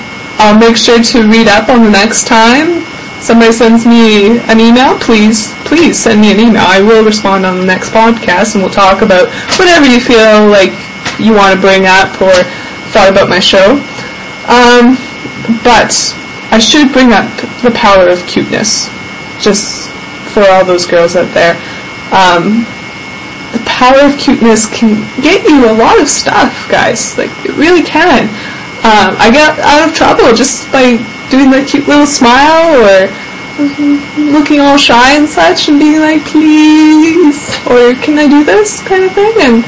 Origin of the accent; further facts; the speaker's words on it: Jasper, Alberta, Canada; born there; I was born in Jasper, Alberta, and I've gone across all the way to Ontario, to Quebec, and I plan to visit British Columbia pretty soon